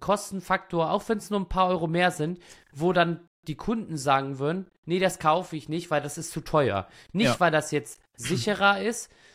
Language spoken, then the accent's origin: German; Northern Germany, Germany; Und ich bin Norddeutscher